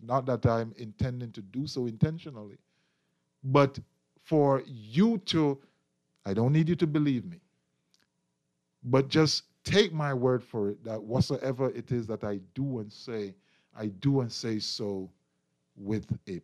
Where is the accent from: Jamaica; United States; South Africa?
Jamaica; now in Bahamas; Do not call me and remind me that I'm from Jamaica. I know that. I know from whence I come. Do not call me and tell me to go back home, because this is my home.